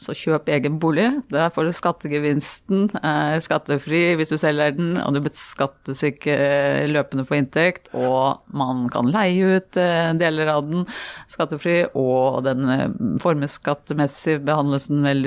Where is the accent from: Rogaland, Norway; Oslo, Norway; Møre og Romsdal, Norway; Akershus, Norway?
Akershus, Norway; Bærum; Min far fransk-marokkansk-jødisk. Min mor veldig reiselysten. Vi vokste opp I Bærum.